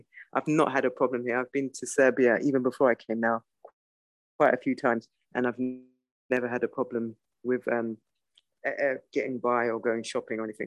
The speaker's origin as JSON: {"language": "English", "country": "United Kingdom", "said": "Yes, I'm a British student."}